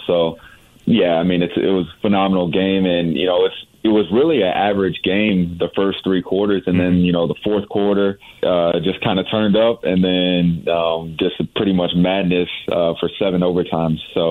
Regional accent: San Antonio, Texas, United States; now in Houston, United States; You know, I'm from the South. I'm from right. San Antonio, and I'm living in Houston now.

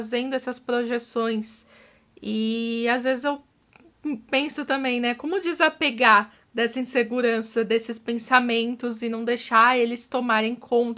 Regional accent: São Caetano do Sul, São Paulo, Brazil; tenho 26 anos, sou de São Caetano do Sul, São Paulo.

